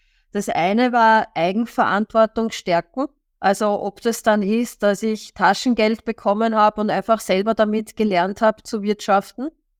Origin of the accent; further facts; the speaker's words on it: Salzburg, Austria; ich bin in Salzburg aufgewachsen und wir waren so in der peripheren Einflugschneise des Flughafens.